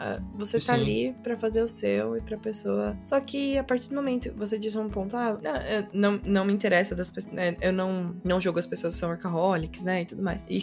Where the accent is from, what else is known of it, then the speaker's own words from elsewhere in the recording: São Paulo, Brazil; aí, gente, eu sou paulistana, não nego, né? Sou de São Paulo, porta, porteiro e portão, é isso aí.